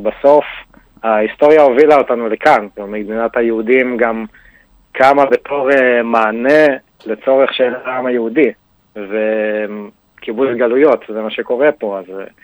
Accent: Jerusalem, Jerusalem District, Israel; גדלתי בירושלים במשפחה דתית, בשכונת קריאת משה, שהיא שכונה דתית די חזקה. גדלתי בחינוך דתי בעצם עד הצבא

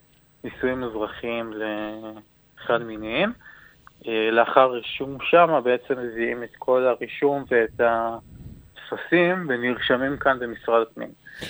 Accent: Afula, Northern District, Israel; now in Kfar Saba, Israel; במקור אני מגיע לכם מהפולה בצפון, ואחר באמת מעבר דירות וחשיבה לחיים משותפים, אז באמת עברנו לכפר סבא.

